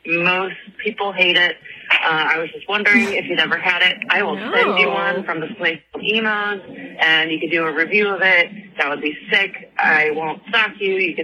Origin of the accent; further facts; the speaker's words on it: St. Louis, Missouri, United States; I'm from St. Louis.